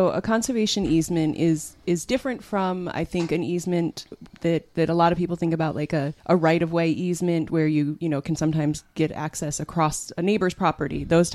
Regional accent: New York, United States; I grew up in Columbia County and always spent a lot of time outside.

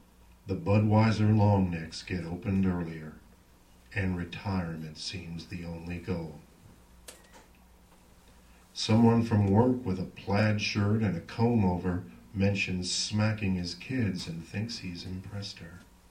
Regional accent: San Antonio, Texas, United States; I'm from San Antonio, Texas. It's nice to be up here.

